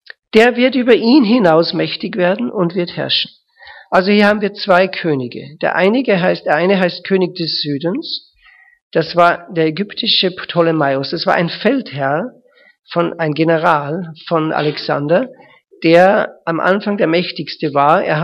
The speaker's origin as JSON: {"language": "German", "country": "Austria", "said": "Und ich bin ein Österreicher, also ich verstehe das."}